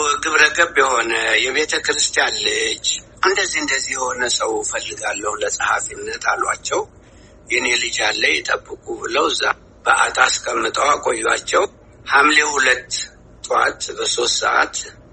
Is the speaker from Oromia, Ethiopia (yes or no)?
no; Amhara, Ethiopia; born there; የተወለድኩት ወሎ ጠቅላይ ግዛት የእጁ አውራጃ ጃርሳ ቀበሌ ይባላል።